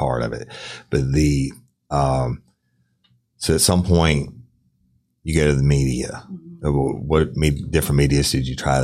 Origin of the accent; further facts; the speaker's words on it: Clinton, Louisiana, United States; when I was a kid growing up in Clinton, we got 2.5 out of the 3 channels.